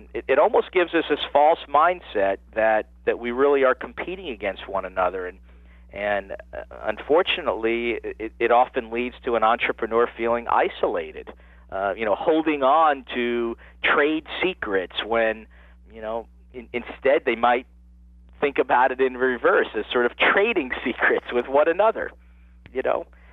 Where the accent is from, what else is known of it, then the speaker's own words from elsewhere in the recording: New York, United States; as a kid, that meant, you know, growing up in New York with all the different changing seasons